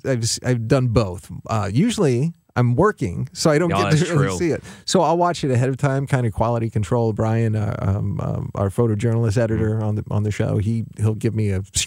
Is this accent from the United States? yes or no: yes; Midwest, United States; I grew up in the Midwest, so influenced by all that stuff.